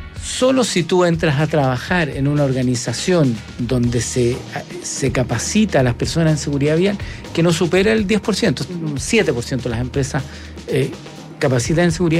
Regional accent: Chile; los chilenos en general, como somos los ingleses de Sudamérica, conducimos por la izquierda.

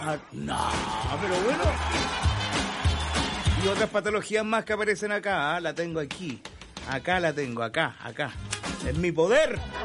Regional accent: Argentina; No, soy argentino

